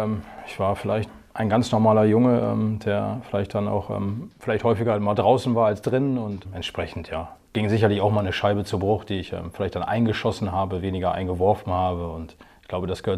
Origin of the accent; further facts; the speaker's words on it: Osnabrück, Lower Saxony, Germany; Also eigentlich bin ich Osnabrücker durch und durch.